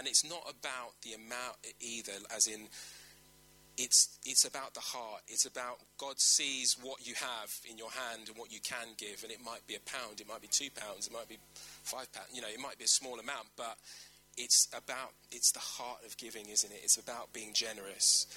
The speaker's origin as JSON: {"language": "English", "town": "Luton", "region": "East of England", "country": "United Kingdom", "said": "I come from Luton. We just lived in the town."}